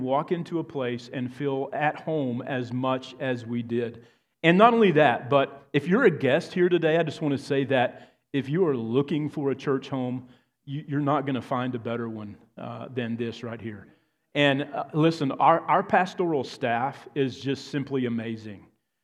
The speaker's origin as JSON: {"language": "English", "region": "Texas", "country": "United States", "said": "there's a West Texas term that I'm going to use, and if you don't know, I am from Texas"}